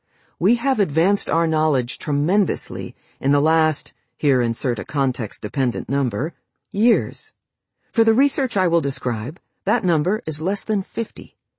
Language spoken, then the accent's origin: English; Queens, New York, United States; Growing up in Queens, I saw the impressive buildings of New York City, but not so much of nature.